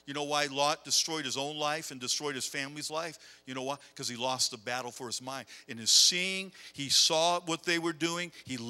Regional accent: East Coast, United States; I'm from the East Coast, I was out in the military on the West Coast

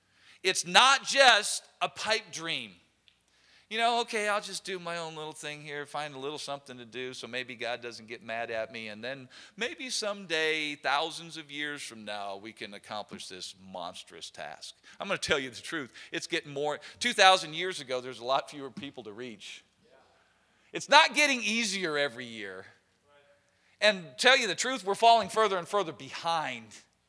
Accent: United States; I'm an American. I love our country. I love this government.

